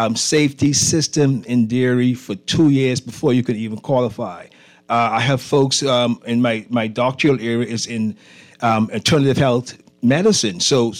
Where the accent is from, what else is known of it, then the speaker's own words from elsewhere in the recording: Bahamas; I was from the Bahamas, of course. And they said, "Well, Queen, let's look up your country."